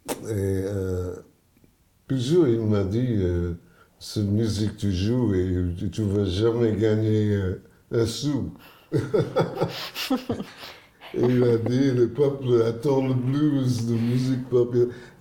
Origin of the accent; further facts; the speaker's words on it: Florida, United States; born there; French is a second language; Comme moi, je suis né en Floride.